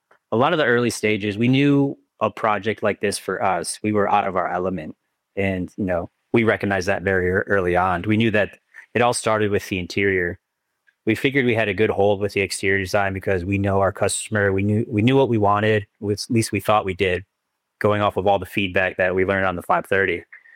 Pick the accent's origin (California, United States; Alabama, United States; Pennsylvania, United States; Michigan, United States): Michigan, United States; So I grew up in Michigan, Southeast Michigan, and I went to a design school called Lawrence Tech.